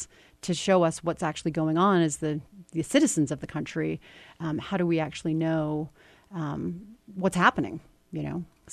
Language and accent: English; United States; certainly as an American, there are things that I didn't know about the Arab Spring